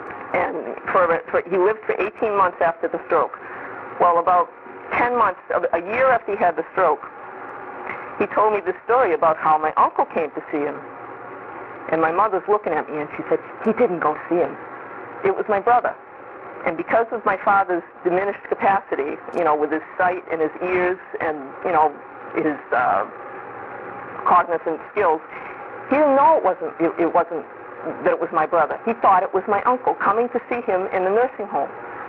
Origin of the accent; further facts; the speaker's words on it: Missouri, United States; I'm from Missouri, you have to show me the show me state.